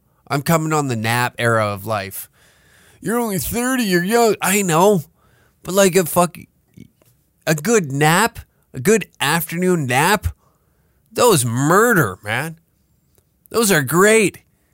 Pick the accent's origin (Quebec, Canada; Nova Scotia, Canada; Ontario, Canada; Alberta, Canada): Alberta, Canada; Taber; I didn't go back to my hometown. No. Wasn't in the cards this year. Couldn't do it. Couldn't come to terms of, like, getting in my truck and driving to Tabor, Alberta.